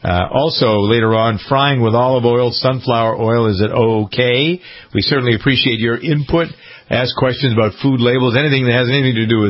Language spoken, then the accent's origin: English; Northeast, United States; Now, see, I'm from the Northeast, and I haven't seen them in California other than Trader Joe's.